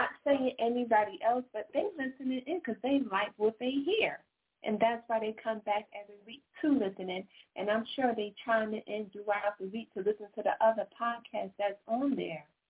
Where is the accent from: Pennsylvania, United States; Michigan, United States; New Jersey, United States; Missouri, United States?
New Jersey, United States; Hoboken; I'm born and raised. I live in Hoboken. Born and raised.